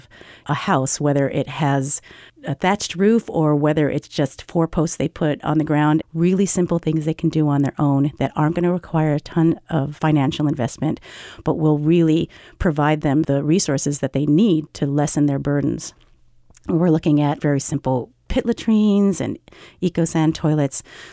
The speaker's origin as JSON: {"language": "English", "country": "United States", "tie": "born or raised there", "said": "Unbeknownst to me, born and raised in the United States, who could always just flush a toilet when I needed"}